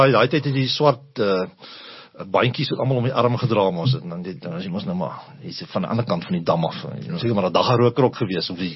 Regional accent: Eastern Cape, South Africa; born there; Groot geword, of sal ek sê, gebore in 'n spoorwegfamilie in, wat in die Ooskaap uitkom.

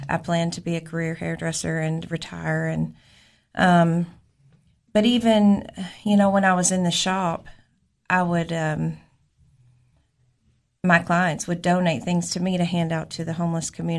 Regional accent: Cookeville, Tennessee, United States; so, I was born in Cookeville.

